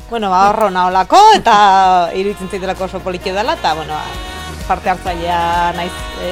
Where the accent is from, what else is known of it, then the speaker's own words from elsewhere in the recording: Segura, Basque Country, Spain; first language Basque; jaiotzez segularra naiz, goi herritarra